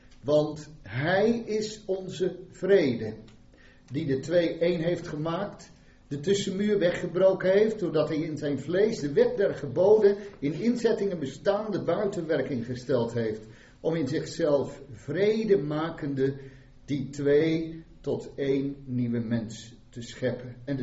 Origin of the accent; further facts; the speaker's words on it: Garderen, Gelderland, Netherlands; Ik kom uit Garderen, maar ik ben hier consulent van deze gemeente van de Voortgezet Gereformeerde Kerk hier